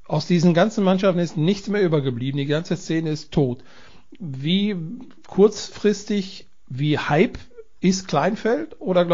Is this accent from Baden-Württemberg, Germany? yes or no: no; Warendorf, North Rhine-Westphalia, Germany; Also ich kann mich an meine Jugendzeit erinnern, wo wir hier in meinem Heimatort in Warendorf